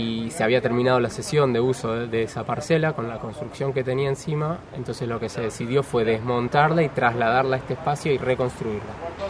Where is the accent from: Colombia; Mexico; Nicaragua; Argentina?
Argentina; now in Barcelona, Spain; yo no soy de aquí, yo soy argentino.